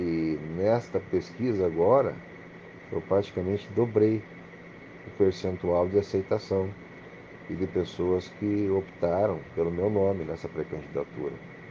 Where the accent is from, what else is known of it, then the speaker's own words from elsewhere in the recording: Paraná, Brazil; nascemos aqui, somos pé-vermelho e trabalhamos na Polícia Militar a vida inteira aqui, em favor da comunidade